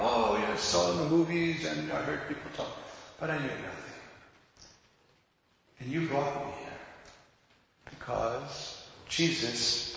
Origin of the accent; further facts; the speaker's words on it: New York, United States; I'm a New Yorker too.